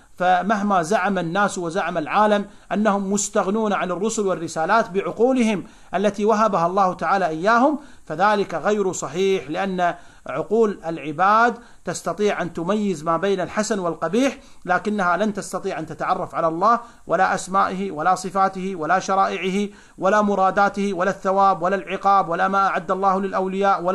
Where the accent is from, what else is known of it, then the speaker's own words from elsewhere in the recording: Kuwait; وكتبت مجلة العربي تصدر طبعا عندنا في الكويت